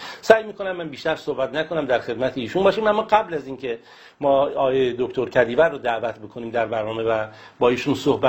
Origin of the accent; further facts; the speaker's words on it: Iran; چون همه ما ایرانی هستیم از هر رنگ و نژاد و مذهب و فرقه و زبانی که هستیم، همه در یک سرزمین زندگی میکنیم